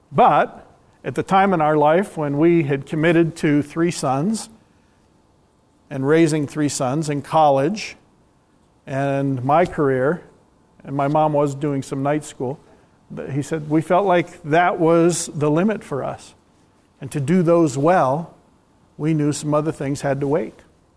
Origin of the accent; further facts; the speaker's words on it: Cleveland, Ohio, United States; We grew up in the Cleveland, Ohio area.